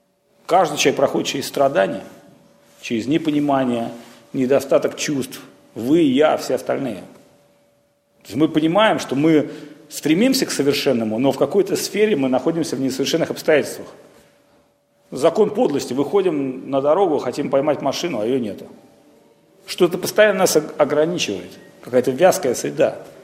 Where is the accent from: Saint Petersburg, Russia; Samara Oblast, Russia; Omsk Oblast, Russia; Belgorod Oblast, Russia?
Saint Petersburg, Russia; Ну как же, я же искренний петербуржец